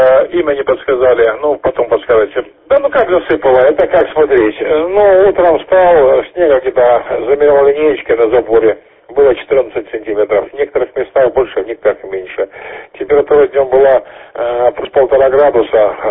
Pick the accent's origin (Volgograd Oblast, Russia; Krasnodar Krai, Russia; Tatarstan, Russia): Krasnodar Krai, Russia; Krasnodar; Я из Краснодара.